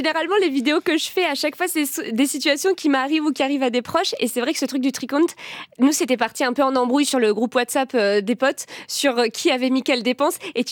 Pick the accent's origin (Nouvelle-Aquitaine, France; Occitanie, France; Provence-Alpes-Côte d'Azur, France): Nouvelle-Aquitaine, France; Bordeaux; Moi, je viens de Bordeaux, d'un milieu assez bourgeois